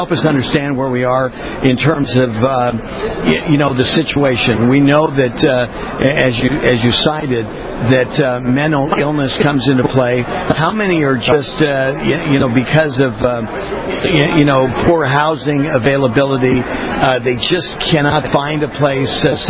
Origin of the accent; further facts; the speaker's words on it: California, United States; now in Florida, United States; I was born and raised in California.